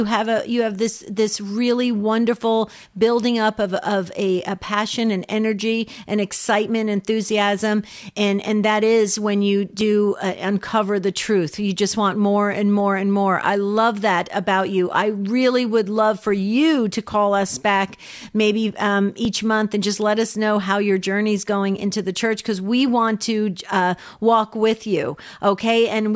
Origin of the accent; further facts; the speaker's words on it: New Jersey, United States; My neighbors growing up in New Jersey, right next door, they were of Norwegian descent.